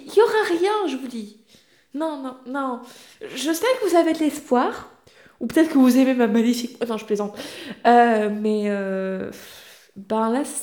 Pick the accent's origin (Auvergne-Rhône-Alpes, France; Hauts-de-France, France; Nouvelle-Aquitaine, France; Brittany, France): Brittany, France; en tant que breton, je revendique la Bretagne